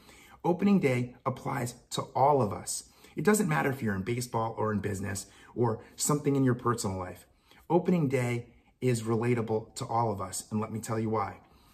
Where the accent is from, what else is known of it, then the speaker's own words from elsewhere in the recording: New Jersey, United States; Now, I'm not delusional, I'm from Jersey.